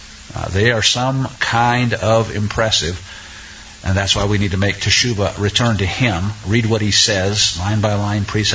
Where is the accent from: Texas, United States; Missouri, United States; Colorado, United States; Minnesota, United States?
Missouri, United States; born there; I was born in Missouri, the constitutional state, a long time ago.